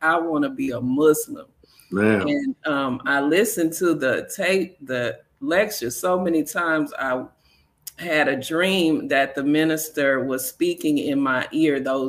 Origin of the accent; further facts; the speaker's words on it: Palacios, Texas, United States; also born or lived in Huntsville, Texas / Houston, Texas; I grew up in the Baptist church. I was raised by my grandparents in Palacios, Texas. Grew up there, graduated, went off to college in Huntsville, Texas, graduated college. And then I got a job in Houston.